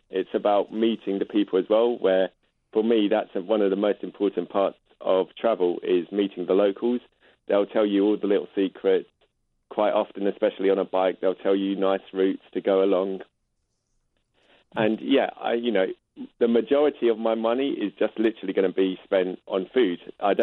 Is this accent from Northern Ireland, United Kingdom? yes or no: no; London, United Kingdom; I'm from London, and I'm actually still in London.